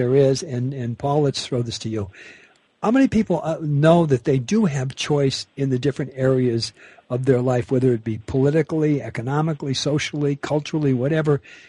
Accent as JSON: {"language": "English", "town": "Los Angeles", "region": "California", "country": "United States", "tie": "born or raised there", "also_born_or_lived": "Chicago", "accent": "Chicago", "lives_now": "Wisconsin, United States", "said": "I was born in Chicago 100 years ago. I was brought up in Los Angeles, and I remember when I was a kid, they all used to make fun of me when I was in junior high school, and because I'd say \"mien,\" wouldn't say \"man,\" say \"mien.\""}